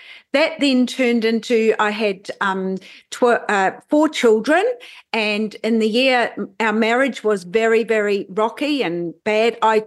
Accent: Feilding, Manawatū-Whanganui, New Zealand; born there; So I was born in Fielding, down near Palmerston North in New Zealand.

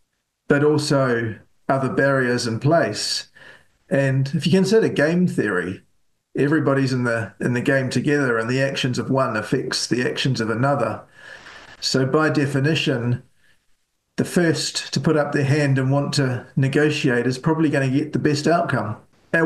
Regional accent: Taranaki, New Zealand; I grew up in Taranaki around dairy factories, and that produced a lot of innovation.

